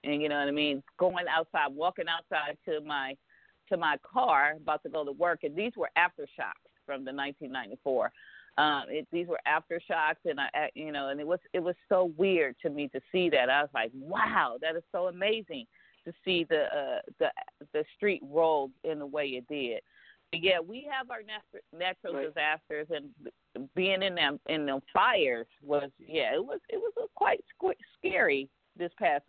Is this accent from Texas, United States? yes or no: no; Chicago, Illinois, United States; now in Los Angeles, United States; I'm originally from Chicago, but most of my life I've been here in Los Angeles